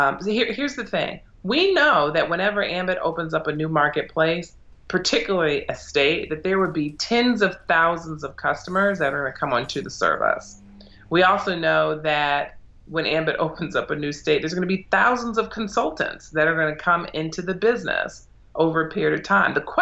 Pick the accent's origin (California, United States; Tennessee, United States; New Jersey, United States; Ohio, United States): Ohio, United States; Cleveland; now in Chicago, United States; And myself, I grew up in Cleveland.